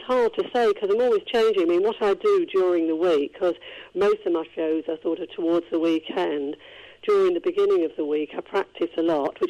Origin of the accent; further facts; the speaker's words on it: Prestwich, North West England, United Kingdom; Salford's a very, very big area, but I'm more from the Prestwich, Bury Old Road. I was born in a place called Cavendish Road, which actually is sort of on the borders of Salford and Prestwich, really.